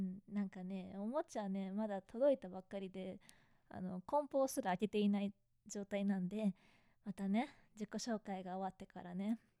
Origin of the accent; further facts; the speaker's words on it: Kanagawa, Japan; で、出身地は神奈川県です。